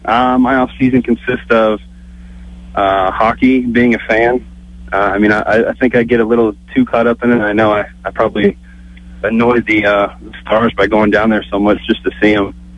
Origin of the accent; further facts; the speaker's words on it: Ohio, United States; being from Ohio, sorry, I got to support my hometown team, and that's going to be the Blue Jackets.